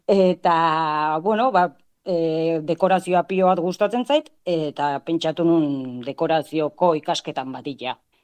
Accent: Lazkao, Basque Country, Spain; now in Ataun, Spain; Lazkaukoa naiz izatez, baino ataunen bizi naiz orain dela 12 urtetik, bi ume txiki dauzket eta orain dela 9 hilabetetik denda txiki baten jabe naiz. Bai, Lazkaon.

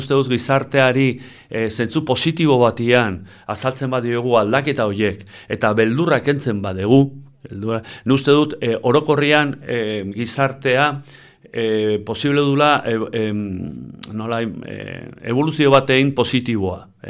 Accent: Errenteria, Basque Country, Spain; ni Errenterian lan egite dut, Errenterikoa naiz, berez

